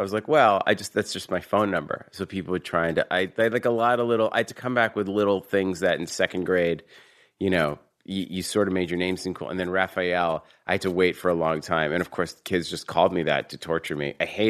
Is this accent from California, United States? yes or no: no; Newton, Massachusetts, United States; Newton, Mass.